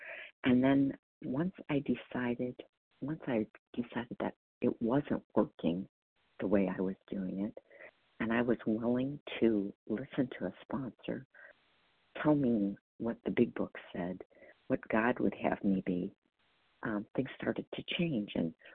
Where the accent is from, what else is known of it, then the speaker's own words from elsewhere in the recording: Wisconsin, United States; And my last initial is N as in Nancy, actually, and I'm from Wisconsin.